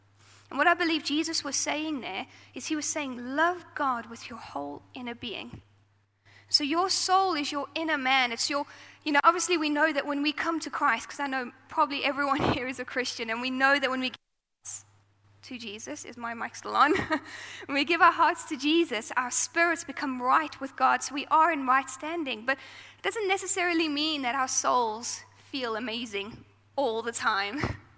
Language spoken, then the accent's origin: English; South Africa; I grew up in South Africa, and I grew up in a very Pentecostal, charismatic home where God was the center of everything we did.